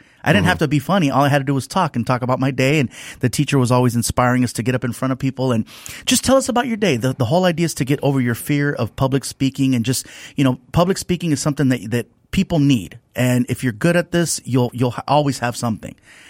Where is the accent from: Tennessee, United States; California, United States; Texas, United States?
California, United States; Long Beach; also born or lived in San Diego; Single parent, the last of six kids, born in San Diego, but grew up in Long Beach. So from second grade until I graduated from high school, it was Long Beach